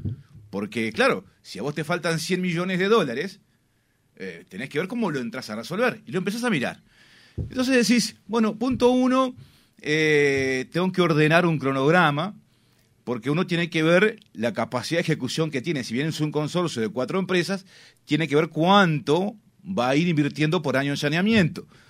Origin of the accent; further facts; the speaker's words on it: Paysandú, Uruguay; Otra cuestión, yo soy de Paysandú.